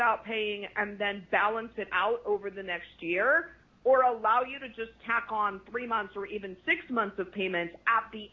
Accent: Italy; now in United States; Because I'm from Italy.

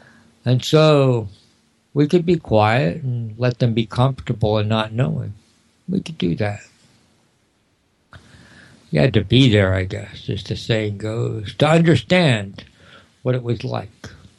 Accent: Moon Rock Lake, Ohio, United States; born or raised there

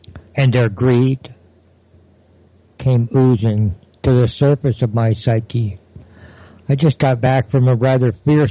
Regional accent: Canada; I'm half Canadian. I was brought up there with very different values than you Americans hold.

